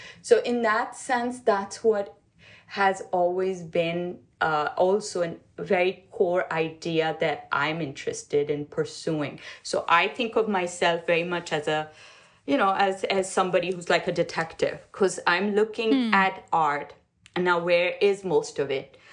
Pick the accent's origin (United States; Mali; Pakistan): Pakistan; So growing up in Pakistan, learning miniature painting was, you never saw the actual work.